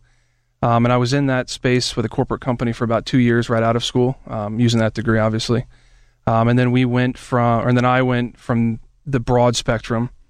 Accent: Alabama, United States; also born or lived in Washington, D.C. / Florida; now in Pittsburgh, United States; D.C., and then I grew up in Alabama for a number of years.

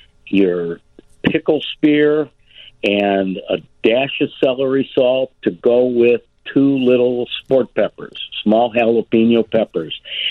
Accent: Cleveland, Ohio, United States; I grew up in Cleveland, and when Vienna hired me, they sent him to Cleveland to train me

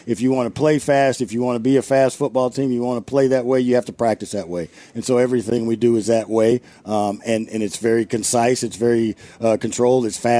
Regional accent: Houston, Texas, United States; The only thing, Houston. I'm from Houston, so

